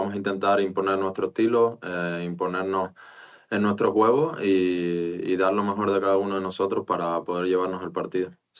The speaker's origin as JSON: {"language": "Spanish", "country": "Spain", "said": "como jugador español, pues contento por ellos"}